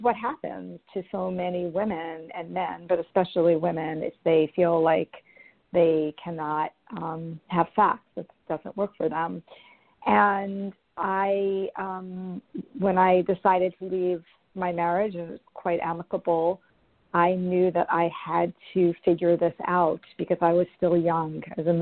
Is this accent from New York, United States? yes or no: yes; New York, United States; I grew up in New York and lived on the East Coast most of my life.